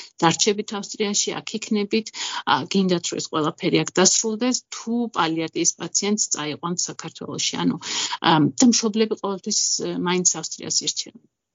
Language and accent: Georgian; Borjomi, Samtskhe-Javakheti, Georgia; მე ბორჯომში გავიზარდე, ბორჯომის რაიონის სოფელ დურში, ერთ-ერთ სოფელში არაფერი მაშინ არ იყო